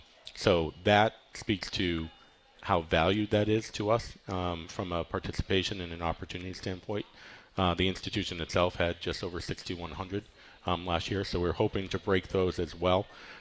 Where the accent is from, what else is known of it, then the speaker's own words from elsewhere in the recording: Boston, Massachusetts, United States; I grew up in Boston and still live there actually